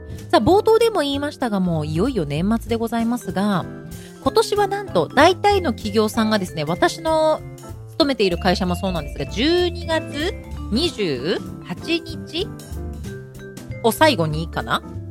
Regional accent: Iwatsuki, Saitama, Japan; うちの地元はね人形が有名な埼玉の岩槻というところなんですが

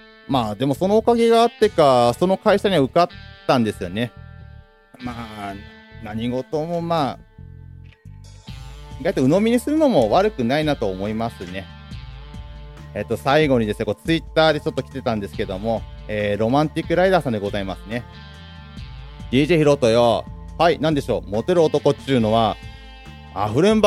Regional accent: Kashiwa, Chiba, Japan; 私と同じ柏出身の手賀沼淳さん

